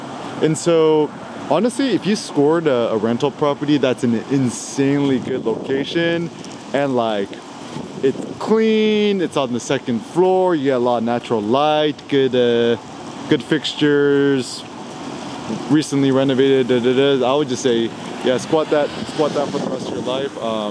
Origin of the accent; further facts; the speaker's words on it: Alameda, California, United States; now in Los Angeles, United States; my parents are from South Korea, they met in the States, I was born in the States.